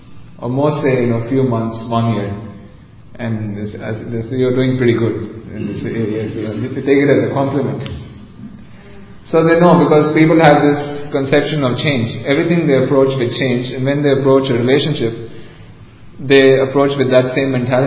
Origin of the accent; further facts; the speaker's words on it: India; In fact, I'm from India, there's this Bollywood.